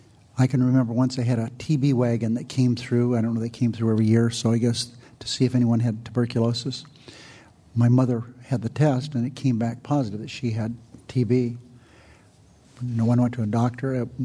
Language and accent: English; Searchlight, Nevada, United States; When I grew up in Searchlight, and I talk about it in the book a little bit, there were no doctors available.